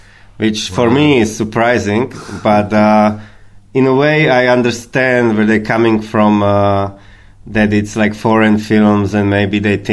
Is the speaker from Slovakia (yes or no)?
yes; Slovakia; English is a second language; now in Ireland; And of course, since I'm from Slovakia, I wanted to show the people here in Ireland some of our movies.